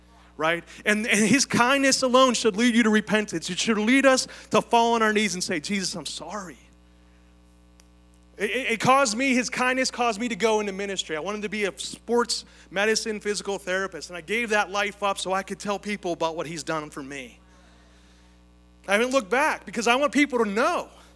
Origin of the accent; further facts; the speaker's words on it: Pittsburgh, Pennsylvania, United States; And I'm from Pittsburgh.